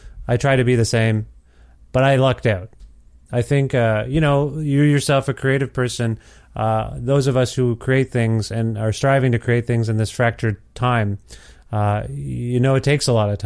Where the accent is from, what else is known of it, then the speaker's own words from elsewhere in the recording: Cambridge, Ontario, Canada; So yeah. I'm from Cambridge, Ontario.